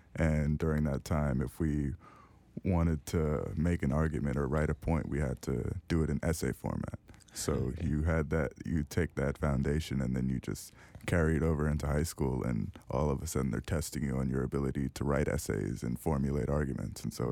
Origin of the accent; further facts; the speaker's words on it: Jersey City, New Jersey, United States; now in Richmond, United States; Oh, no. I'm originally from Jersey City.